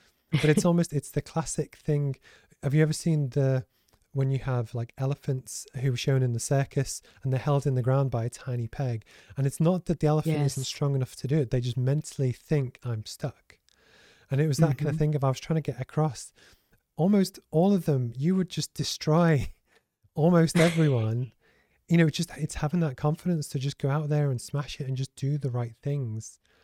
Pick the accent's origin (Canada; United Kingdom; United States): United Kingdom; England; growing up in England as a white man.